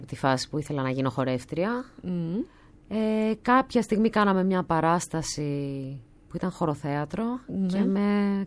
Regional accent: Corfu, Ionian Islands, Greece; Από τη Γαρίτσα, αν μας ακούνε στην Κέρκυρα.

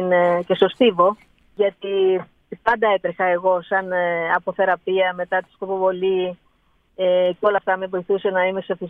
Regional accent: Aigio, Western Greece, Greece; να δώσω κάτι έτσι στην ιδιαίτερη πατρίδα μου εδώ, το Αίγιο

